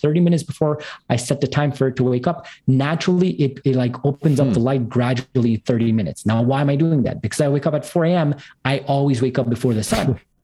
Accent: Montreal, Quebec, Canada; east side of I'm in from Montreal, Canada, east side.

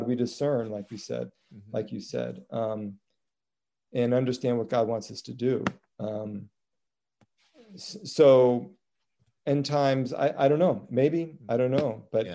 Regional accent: Nebraska, United States; I grew up in Nebraska. I didn't know any Black people.

